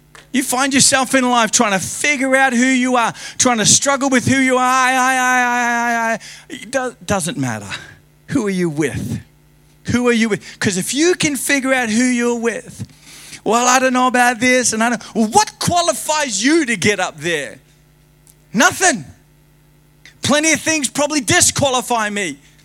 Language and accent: English; Logan City, Queensland, Australia; I grew up in Logan City. Lots of situations.